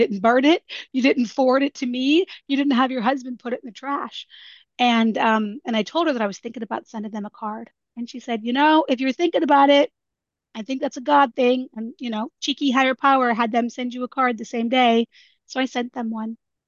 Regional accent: St. Louis, Missouri, United States; I couldn't even go to my home state. I'm from St. Louis, Missouri, where I went to my first OA meeting.

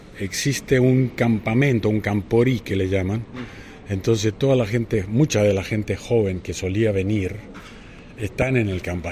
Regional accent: Libertador San Martín, Entre Ríos, Argentina; Yo soy entrerriano. Yo vengo de Libertador San Martín, cerca de Diamante, Diamante Crespo, capaz lo conoce mejor.

